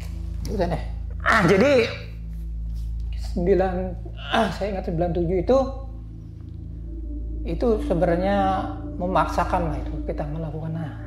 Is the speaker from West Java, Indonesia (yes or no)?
yes; Bandung, West Java, Indonesia; now in Tangerang, Indonesia; Saya asli Bandung dan tinggal di Tangerang.